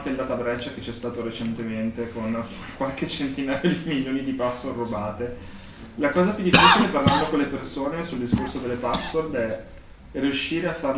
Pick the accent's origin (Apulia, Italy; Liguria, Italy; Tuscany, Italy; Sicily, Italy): Liguria, Italy; Genoa; io sono genovese